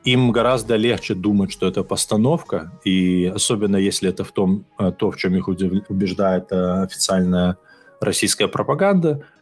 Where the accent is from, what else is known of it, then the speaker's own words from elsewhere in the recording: Hantsavichy, Brest Region, Belarus; Почему? Потому что я вырос в Ганцевичах, во дворе.